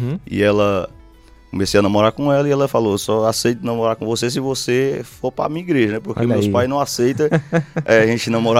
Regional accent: Nova Russas, Ceará, Brazil; Sou de Nova Russas, a gente morava no interior, né? Aqui nas Pedras, vizinho ao Miguel Antônio. Em 93 a gente viemos para cá, para Nova Russas, e estamos aqui em Nova Russas desde 93, né? Morando aqui em Nova Russas mesmo.

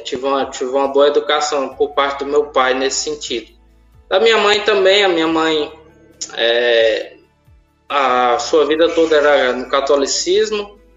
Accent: Madalena, Ceará, Brazil; Eu nasci em Madalena, Ceará, localidadezinha bem pequena. Lá atualmente tem 25 mil habitantes, cidade bem pequena. Na época que eu morava lá era mais pequena ainda.

